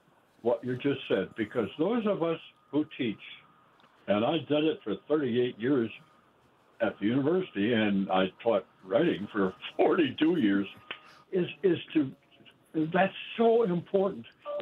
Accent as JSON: {"language": "English", "town": "Wild Rose", "region": "Wisconsin", "country": "United States", "tie": "born or raised there", "said": "I would go with my father to Wild Rose, my hometown, and on Saturday night, and let's say it's in the winter, and we would gather, my dad and I and a bunch of other farmers, in the back room of Hotz's hardware store"}